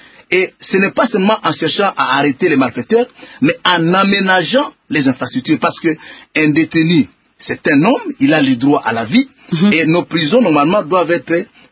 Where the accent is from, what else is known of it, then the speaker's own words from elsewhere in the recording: Beni, North Kivu, DR Congo; Moi, je viens de Béni, j'étais à Béni.